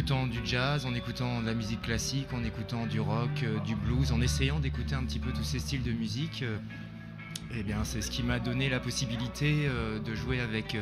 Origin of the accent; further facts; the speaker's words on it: Val-de-Reuil, Normandy, France; also born or lived in Rouen; Je viens, je suis né à Rouen. Et j'ai grandi dans une commune qui s'appelle Val-de-Reuil-Vaudreuil. J'ai grandi vraiment sur cette zone, Val-de-Reuil-Vaudreuil, Louviers, etc.